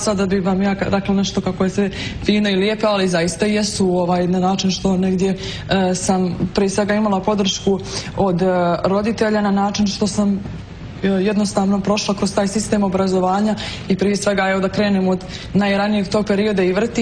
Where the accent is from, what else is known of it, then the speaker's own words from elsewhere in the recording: Nikšić, Nikšić Municipality, Montenegro; Moji roditelji su u Nikšiću. I ja sam odrasla u Nikšiću